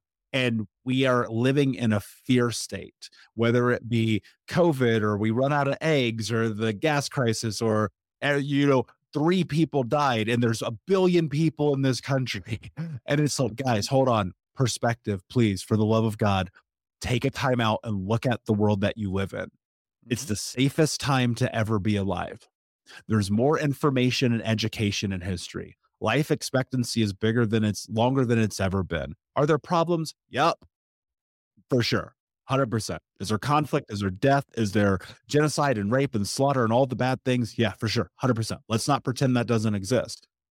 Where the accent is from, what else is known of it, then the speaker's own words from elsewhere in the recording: United States; I'm speaking as an American. I believe this is the greatest country on planet Earth, period.